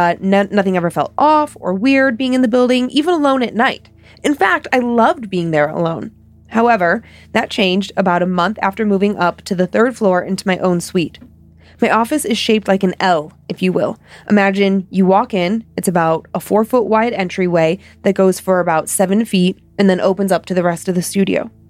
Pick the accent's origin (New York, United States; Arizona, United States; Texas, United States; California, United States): New York, United States; Watertown; A lot of locals here have a get out of my hometown attitude, but I love it here.